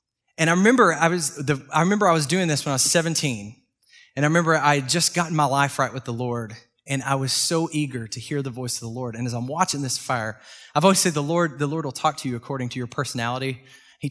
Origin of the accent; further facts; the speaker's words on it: Texas, United States; So I grew up in East Texas, Northeast Texas. And man, my dad's a hay farmer. And so I grew up in the hay field.